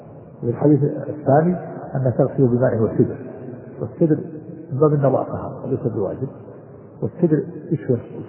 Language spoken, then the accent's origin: Arabic; Najd, Saudi Arabia; كما عندنا في نجد يكون مستقبل القبلة